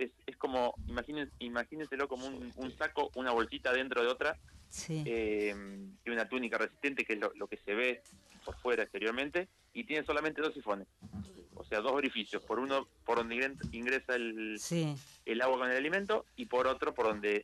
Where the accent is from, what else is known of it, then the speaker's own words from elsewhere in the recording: Junín, Buenos Aires Province, Argentina; Yo soy de Junín, de provincia de Buenos Aires.